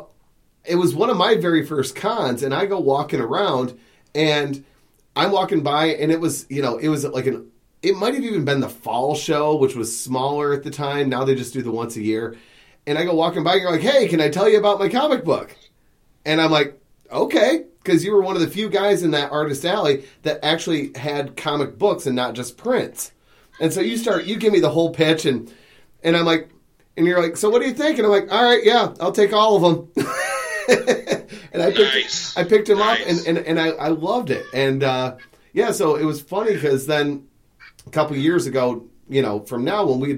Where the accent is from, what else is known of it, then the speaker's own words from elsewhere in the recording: Michigan, United States; Well, we're from Michigan. So, now, I don't really care about football.